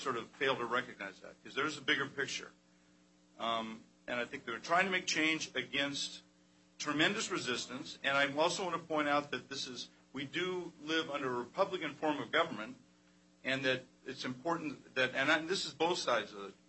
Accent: Black Diamond, Washington, United States; I'm from Black Diamond.

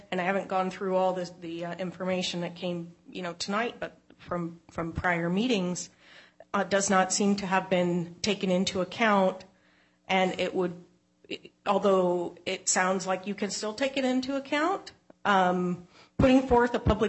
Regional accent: Black Diamond, Washington, United States; now in Bellevue, United States; I'm from Bellevue, and I grew up in Black Diamond.

